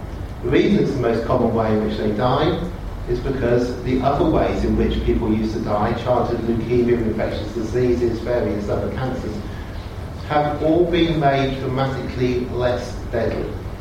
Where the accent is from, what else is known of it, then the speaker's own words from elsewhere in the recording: Oxford, South East England, United Kingdom; When I was growing up in Oxford